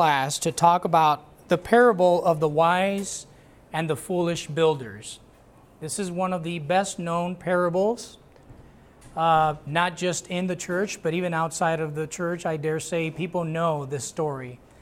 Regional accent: Puerto Rico; now in Dallas, United States; We are originally from Puerto Rico, came to Dallas because we went to Dallas Theological Seminary where I got my degree.

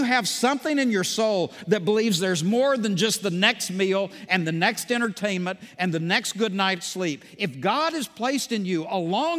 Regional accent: Texas, United States; I had never heard anything like it growing up in East Texas.

